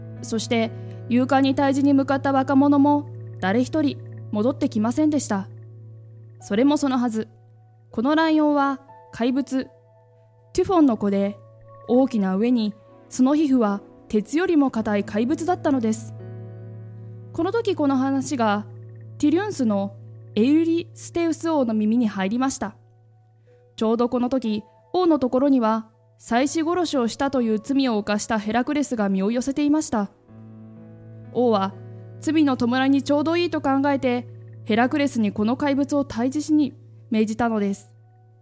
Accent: Saitama, Japan; 私埼玉の人間なんですけど

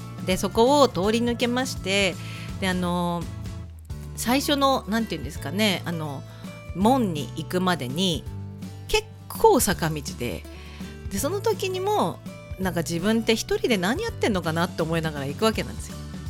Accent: Chiba, Japan; 私千葉県民なんで。

